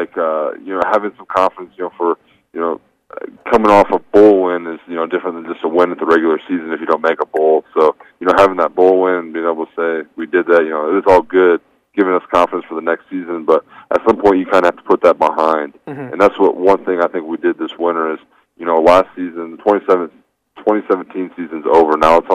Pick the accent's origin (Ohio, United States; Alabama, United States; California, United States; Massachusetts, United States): Ohio, United States; and I grew up obviously in Ohio, so it was in Big Ten country, so I grew up watching or seeing Iowa play quite a bit